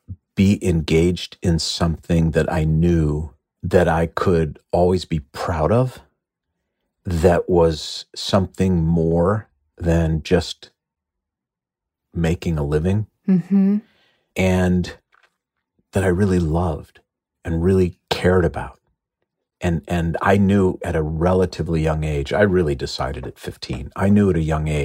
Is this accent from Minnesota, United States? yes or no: yes; Minneapolis, Minnesota, United States; Because I grew up in Minneapolis and going to Chicago was like going to Paris, you know?